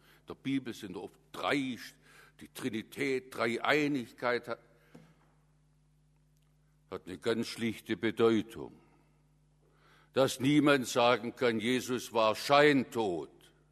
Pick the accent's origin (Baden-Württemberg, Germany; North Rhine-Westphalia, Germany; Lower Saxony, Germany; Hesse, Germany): Baden-Württemberg, Germany; Stuttgart; also born or lived in Calw; now in Korntal, Germany; ich bin zwar in Calw geboren, aber aufgewachsen bin ich in Stuttgart und nun im Augenblick lebe ich nach verschiedenen Stationen in Korntal.